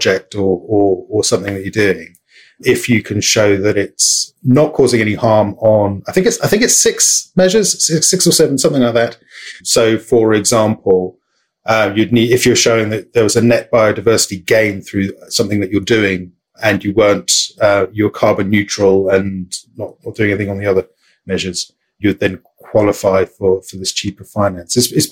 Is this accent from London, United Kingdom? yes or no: yes; London, United Kingdom; as a Londoner